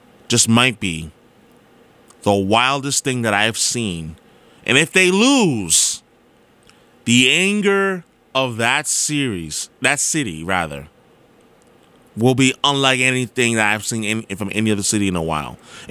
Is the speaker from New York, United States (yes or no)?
yes; New York, United States; also born or lived in Philadelphia; now in Boston, United States; And all of you know that I'm from New York, born and raised.